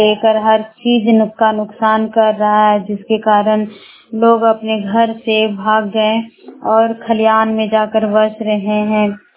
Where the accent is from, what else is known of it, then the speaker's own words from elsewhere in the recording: Barkagaon, Jharkhand, India; बड़कागांव प्रखंड के रहने वाली हूँ।